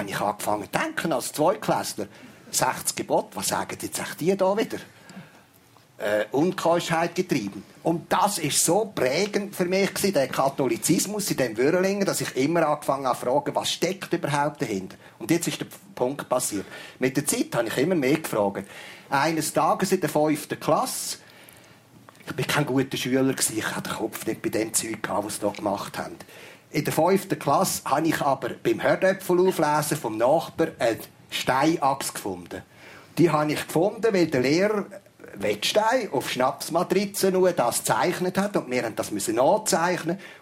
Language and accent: German; Aargau, Switzerland; ich bin aus der Habsburger Gegend, da hat man irgendwie ein anderes Gefühl mit Scherzen und so weiter.